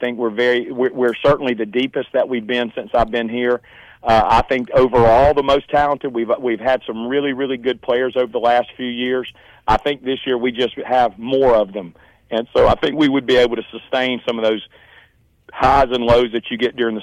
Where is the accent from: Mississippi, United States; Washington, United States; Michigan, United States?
Mississippi, United States; Hattiesburg; And he and I grew up together here in Hattiesburg.